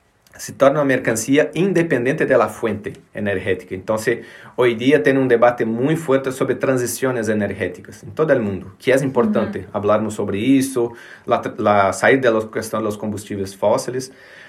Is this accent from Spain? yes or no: no; Brazil; explotando mi riqueza en mi país, en mi territorio, y yo que soy de este territorio no puedo escoger la energía